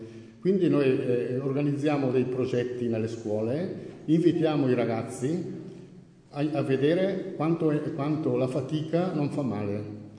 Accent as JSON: {"language": "Italian", "region": "Lombardy", "country": "Italy", "said": "io sono un bresciano della Valle Camonica"}